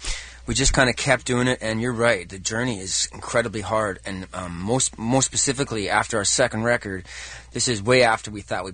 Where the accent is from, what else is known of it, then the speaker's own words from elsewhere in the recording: Canada; Yeah, and we just, you know, we're really good looking, and we're from Canada.